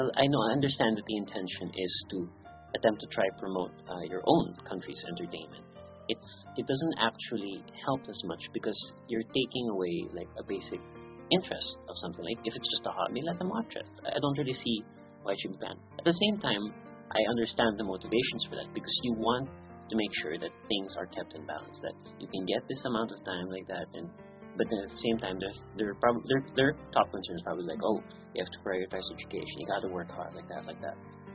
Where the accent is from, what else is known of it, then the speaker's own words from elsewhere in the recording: Philippines; English is a second language; moved away as an adult; I'm from the Philippines, and I'm currently studying here at CUC, taking up my master's degree in international journalism.